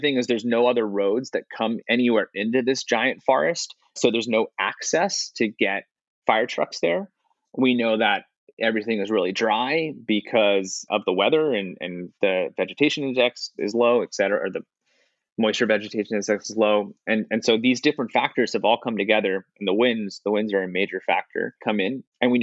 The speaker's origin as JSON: {"language": "English", "region": "Pennsylvania", "country": "United States", "tie": "born or raised there", "said": "I grew up outside Philadelphia."}